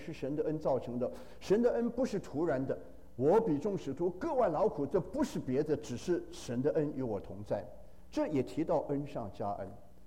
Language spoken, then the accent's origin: Chinese; China; 我们中国人哈，这些年来我常常有机会回到国内